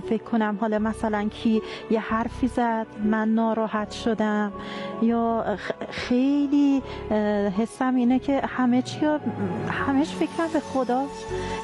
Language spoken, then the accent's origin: Persian; Isfahan, Iran; متولد 1349، اصالتاً اصفهانی هستم و ساکن اصفهان،